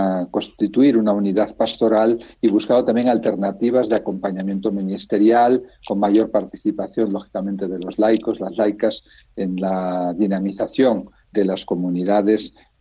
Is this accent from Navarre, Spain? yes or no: yes; Pamplona, Navarre, Spain; born there; also born or lived in Salamanca; yo nací en Pamplona, junto a mis papás son de Salamanca. Ellos fueron a vivir a Pamplona, allí nacimos 6 de los 7 hermanos, la pequeña Ana nació en Badajoz. Y luego mis padres, como son de Salamanca, volvimos a Salamanca.